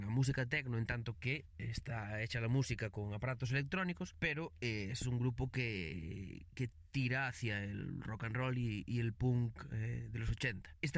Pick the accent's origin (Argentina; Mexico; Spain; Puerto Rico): Spain; Freixulfe, Galicia; yo soy de Freixulfe, que es un pueblo que está en el norte de la provincia de Lugo.